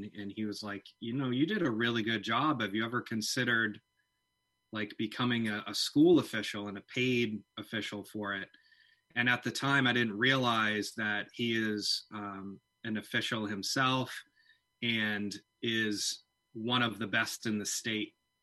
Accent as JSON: {"language": "English", "town": "Pittsfield", "region": "Maine", "country": "United States", "tie": "born or raised there", "said": "So I grew up actually in Pittsfield. So I actually am a graduate of MCI. I then went to the University of Maine, Orono, and got my business degree up there."}